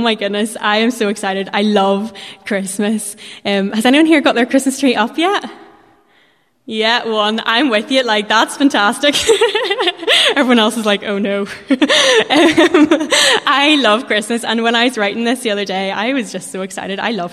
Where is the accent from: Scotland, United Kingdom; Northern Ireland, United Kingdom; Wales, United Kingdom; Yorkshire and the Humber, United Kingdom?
Northern Ireland, United Kingdom; Belfast; I am from Belfast, as you can maybe tell. And my home church is Orangefield Presbyterian. I have grown up in Belfast, apart from a very brief stint in London. I'm back here and loving it.